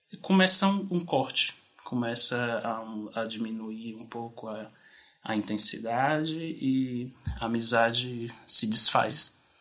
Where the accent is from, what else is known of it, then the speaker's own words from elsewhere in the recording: Brazil; now in Portugal; é essa sensação de ser estrangeiro na própria casa, porque, como eu disse, parece que pegamos, introjetamos algumas características daqui, algumas vivências daqui, e quando eu vou para lá já dá uma sensação